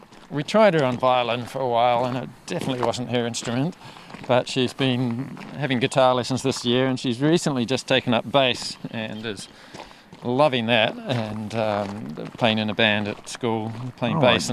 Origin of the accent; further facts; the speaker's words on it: Auckland, New Zealand; I grew up in Auckland, although we had a weekend farm then as well.